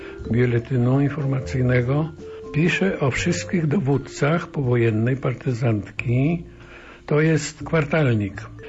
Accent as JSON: {"language": "Polish", "town": "Supraśl", "region": "Podlaskie Voivodeship", "country": "Poland", "said": "Ja pochodzę przede wszystkim z Supraśla. 12 kilometrów od Białegostoku."}